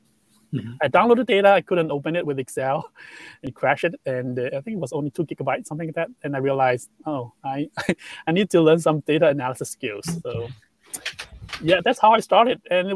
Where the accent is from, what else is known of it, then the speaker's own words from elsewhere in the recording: China; now in United States; So I grew up in China, in a small town, south part of China. And it was a low-income family.